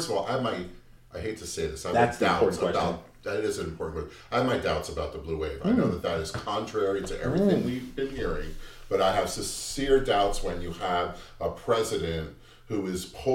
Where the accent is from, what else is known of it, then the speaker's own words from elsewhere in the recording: New York City, New York, United States; born there; So I was born in Brooklyn. I went to PS 17. I was one of six white people in the class.